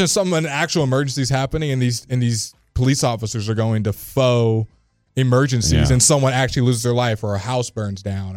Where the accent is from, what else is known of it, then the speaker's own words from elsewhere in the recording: Arlington, Texas, United States; Arlington. Agtown.